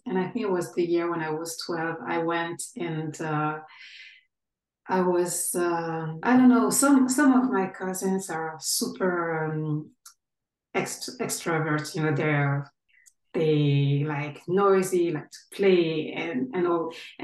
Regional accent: Guadeloupe, France; English is a second language; moved away as an adult; now in Ireland; I live in Ireland. I was born in France. I'm originally from the French Caribbean, in Guadeloupe, but I moved to Ireland like 10, 11 years ago.

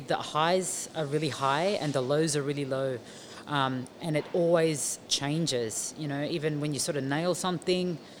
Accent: Blacktown, New South Wales, Australia; also born or lived in Dubai; I'm Middle Eastern growing up in Blacktown, yeah, in the 80s and the 90s.

